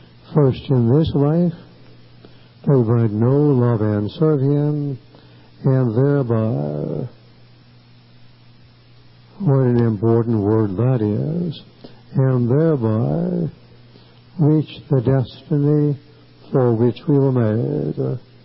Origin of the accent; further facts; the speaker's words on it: Detroit, Michigan, United States; I come from Detroit.